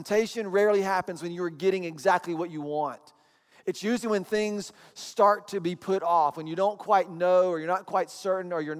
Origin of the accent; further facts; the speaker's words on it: Atlanta, Georgia, United States; And we grew up in Atlanta, so we didn't have the beach besides.